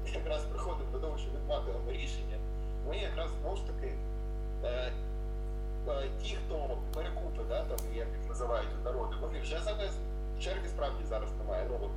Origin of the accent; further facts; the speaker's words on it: Mariupol, Donetsk Oblast, Ukraine; Ну, от я з Маріуполя.